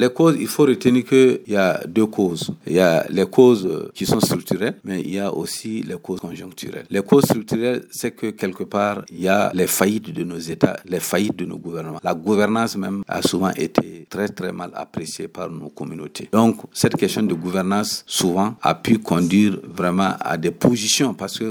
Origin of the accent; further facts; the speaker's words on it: Dori, Sahel, Burkina Faso; Je suis de Dori ici. Je suis un leader religieux.